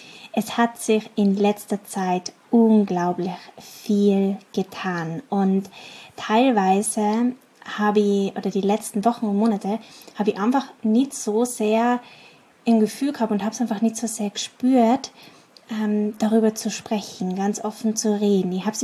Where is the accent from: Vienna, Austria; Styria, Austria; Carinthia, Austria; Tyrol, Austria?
Tyrol, Austria; Innsbruck; born there; Ihr wisst ja, dass ich gebürtig aus Tirol bin, also ich bin eine Tiroler Madel, ich komme aus Innsbruck und wurde dort geboren und habe auch vor 8 Jahren meine Selbstständigkeit dort gegründet, habe meinen Lebensmittelpunkt dort gehabt